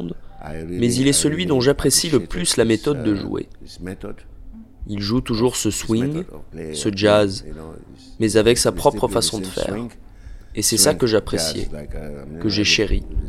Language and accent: French; Nigeria; quand j'en ai envie, je rentre chez moi, au Nigeria